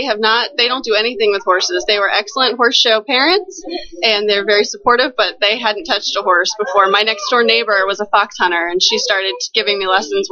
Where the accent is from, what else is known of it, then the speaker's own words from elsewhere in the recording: Georgia, United States; now in Kentucky, United States; I'm from Georgia originally.